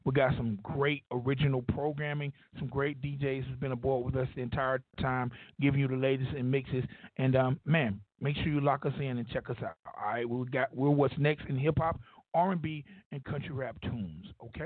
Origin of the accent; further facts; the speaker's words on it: Deep South, United States; I'm from Deep South, so I tend to tear names up.